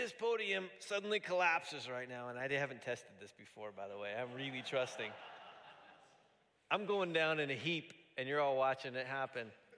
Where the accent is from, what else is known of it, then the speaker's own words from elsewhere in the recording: Fullerton, California, United States; It makes way more sense to plant in Fullerton. I grew up in Fullerton.